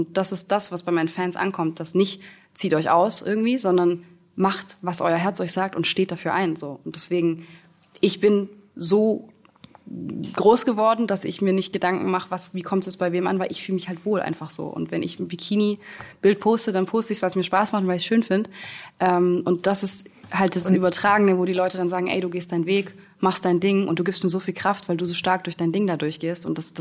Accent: Backnang, Baden-Württemberg, Germany; Ich komme aus Backnang und habe irgendwie noch nichts erlebt

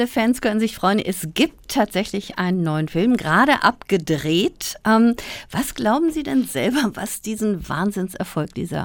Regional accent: Berlin, Germany; Als Berlinerin darf ich das so sagen.

